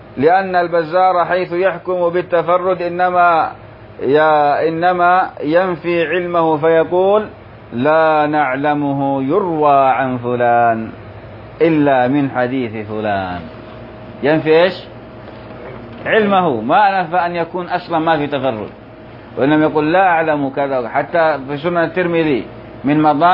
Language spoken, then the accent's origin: Arabic; Homs, Homs Governorate, Syria; يا أهل حمص، ما أحد مننا أنا من حمص